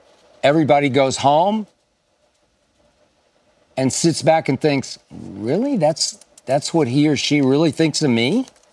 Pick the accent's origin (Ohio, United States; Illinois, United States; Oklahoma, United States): Oklahoma, United States; Oklahoma City; also born or lived in Dallas; my hometown of Oklahoma City and my home away from home, Dallas, Texas, before they even had basketball.